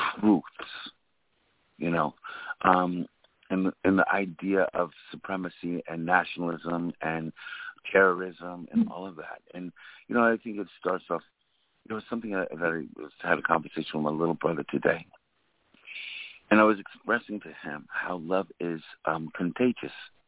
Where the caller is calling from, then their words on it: Brooklyn, New York, United States; I'm calling from Brooklyn, New York.